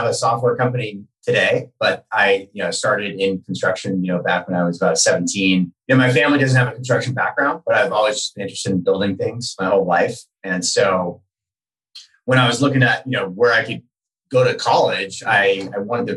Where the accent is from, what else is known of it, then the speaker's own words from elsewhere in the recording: Sacramento, California, United States; I'm from Sacramento originally.